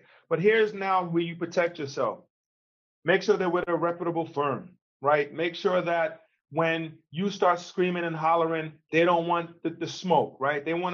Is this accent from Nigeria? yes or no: yes; Nigeria; I'm Nigerian. I'm going back to the roots.